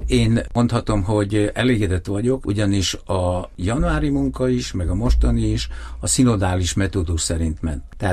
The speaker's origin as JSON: {"language": "Hungarian", "region": "Vojvodina", "country": "Serbia", "said": "egy kis népből származom, és ott is Szerbiában élek, kisebbség vagyok"}